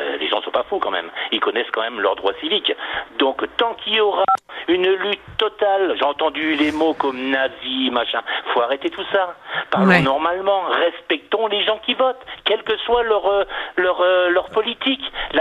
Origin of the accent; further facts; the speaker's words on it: France; je suis un Français lambda